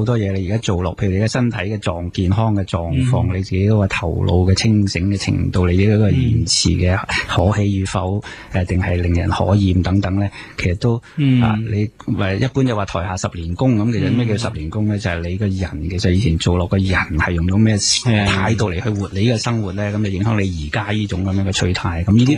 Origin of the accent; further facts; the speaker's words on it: Guangdong, China; 我哋廣東人有一句俗語啊